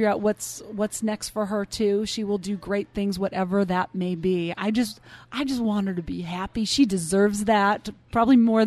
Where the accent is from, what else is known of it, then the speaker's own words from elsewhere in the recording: Montana, United States; I grew up as I think I mentioned earlier, I grew up in Montana, mm-hmm. so there's a lot of country music